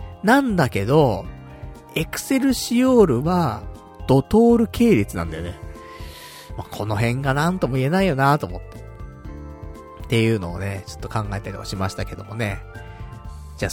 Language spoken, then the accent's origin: Japanese; Tokyo, Japan; こんな俺でも一応さ、東京人じゃん。だからさ、俺は東京人だぞって思いながらさ